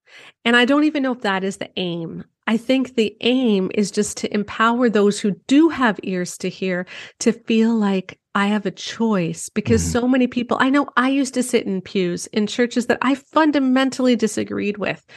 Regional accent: Canada; I say Gen Z because I'm Canadian.

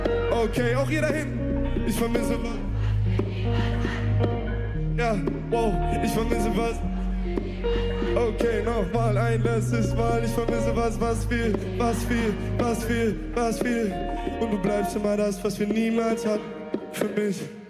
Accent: Hamburg, Germany; born or raised there; also born or lived in Berlin

